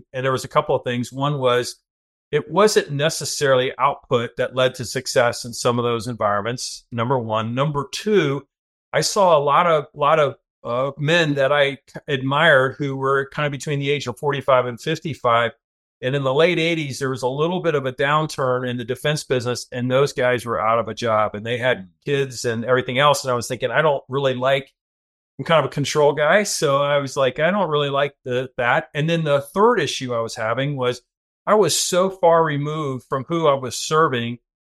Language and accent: English; Florida, United States; So yeah, I was the oldest of five. I grew up in Central Florida.